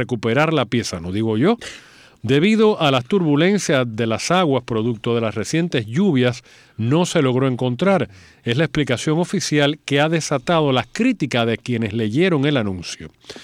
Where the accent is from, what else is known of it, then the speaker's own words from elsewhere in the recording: Holguín, Cuba; Y allá en mi tierra, en Holguín, aumenta la presión fiscal sobre las MIPYMES